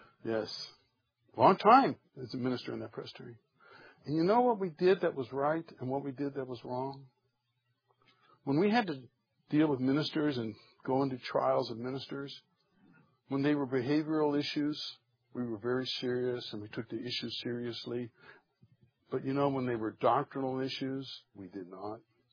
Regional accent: California, United States; You all know that I'm from Southern California.

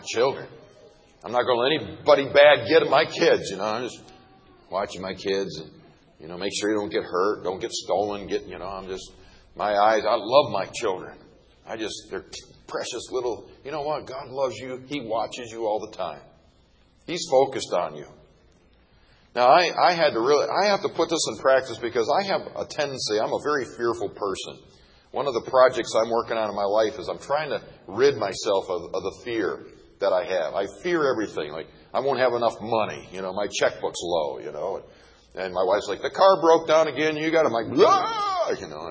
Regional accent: Buffalo, New York, United States; I grew up in Buffalo, New York, so I'm used to it too.

